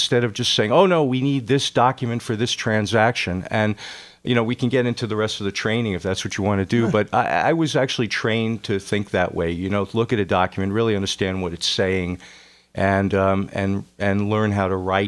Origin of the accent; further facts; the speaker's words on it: Poughkeepsie, New York, United States; I grew up in Poughkeepsie, New York, and went to Brown University.